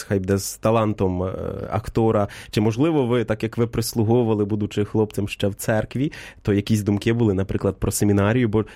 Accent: Vinnytsia Oblast, Ukraine; я з Вінниччини походжу, але коли навчався в Ужгороді, то там ходив так само до греко-католицького храму

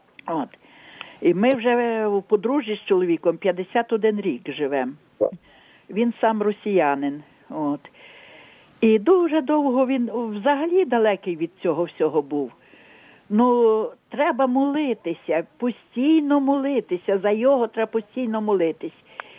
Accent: Zhytomyr Oblast, Ukraine; ну, я сама з Житомирщини, ну, зараз тут живемо.

